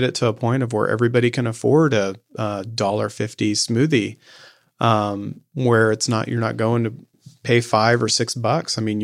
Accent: Midwest, United States; And I think that that's what I grew up with in the Midwest, is that, that endurance, that like depression era mentality of like not wasting resources, being frugal, pushing efficiency to the maximum.

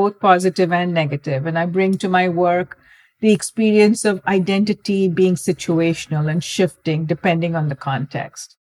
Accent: Mumbai, Maharashtra, India; I grew up in Mumbai, India, where almost everyone pretty much looked like me. And I belonged to the majority religion, Hinduism

